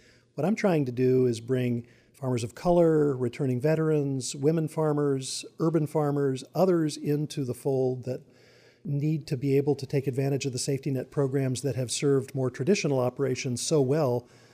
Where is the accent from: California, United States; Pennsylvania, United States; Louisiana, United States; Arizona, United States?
California, United States; drought in my home state of California.